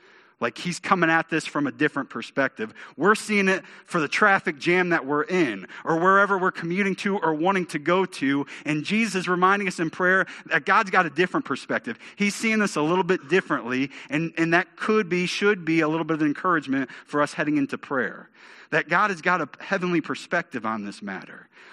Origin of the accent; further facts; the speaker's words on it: Bellevue, United States; We're from Bellevue. We got Italian roots, right?